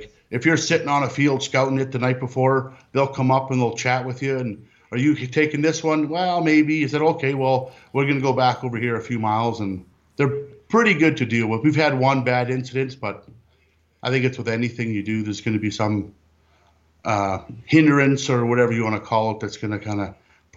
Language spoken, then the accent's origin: English; Saskatchewan, Canada; Yeah, the town I grew up in is in Saskatchewan, about 2,500 people.